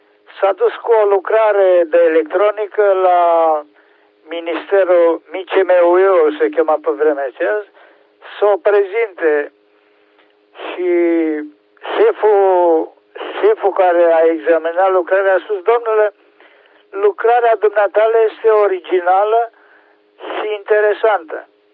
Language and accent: Romanian; Oradea, Bihor County, Romania; și sunt din Oradea.